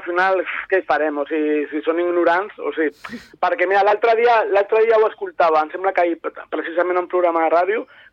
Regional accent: L'Hospitalet de Llobregat, Catalonia, Spain; aquí per Catalunya jo soc d'Hospitalet

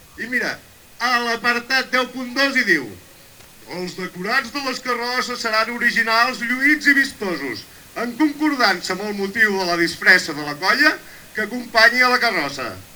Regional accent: Sitges, Catalonia, Spain; sóc de Sitges de tota la vida.

